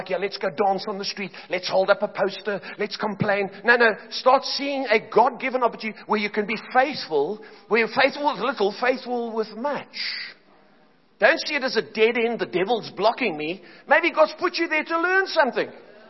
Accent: Cape Town, Western Cape, South Africa; now in Johannesburg, South Africa; When I got there, I didn't like Johannesburg. I grew up in Cape Town. I didn't want to come here. The church I had in Cape Town was strong and thriving.

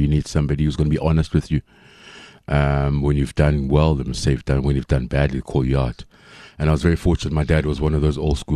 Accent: Soweto, Gauteng, South Africa; especially what was around us from born and bred in Soweto

